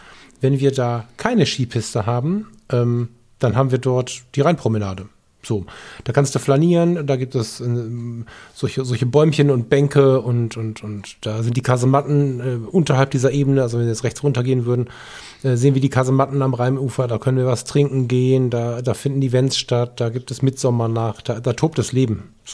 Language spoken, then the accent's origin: German; Ratingen, North Rhine-Westphalia, Germany; also dieser Ort gehört so ein bisschen zu meiner Heimat. Wir Ratinger leben zur Hälfte im Ruhrgebiet und zur anderen Hälfte in Düsseldorf.